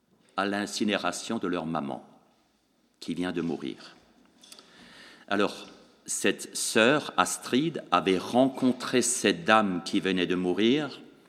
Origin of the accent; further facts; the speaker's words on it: Grand Est, France; Et nous venons de la région de Strasbourg. D'ailleurs, vous le remarquerez à mon accent, il est un peu différent de l'accent belge, mais il est bien prononcé.